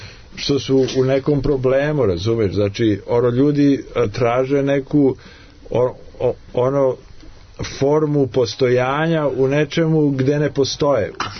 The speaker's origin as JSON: {"language": "Serbian", "town": "Aleksandrovac", "region": "Šumadija and Western Serbia", "country": "Serbia", "tie": "born there", "said": "ja sam rođen u Aleksandrovcu, u jednom malom gradu"}